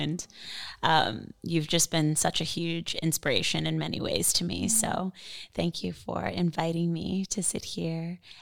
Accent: Virginia Beach, Virginia, United States; also born or lived in Westchester, United States; now in Los Angeles, United States; So I was born in New York, Westchester, New York. And I was raised in Virginia Beach, Virginia. So I'm an East Coast girl at heart.

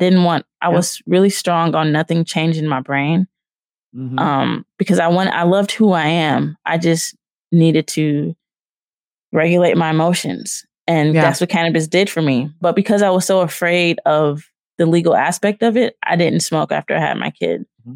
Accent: Richmond, California, United States; also born or lived in Louisiana; I grew up in the Bay Area. I was born in Louisiana. I only lived there until I was like 3, but I grew up in the Bay in Richmond, Oakland, Vallejo, Concord.

